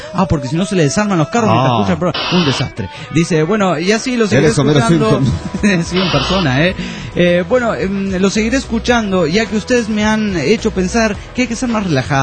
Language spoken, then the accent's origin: Spanish; Argentina; y eso que soy argentino